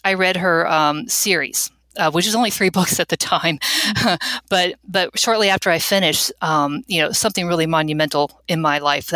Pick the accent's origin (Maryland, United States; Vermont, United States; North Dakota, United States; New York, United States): Maryland, United States; also born or lived in Virginia; I was raised on the East Coast. I was born in Virginia, raised in Maryland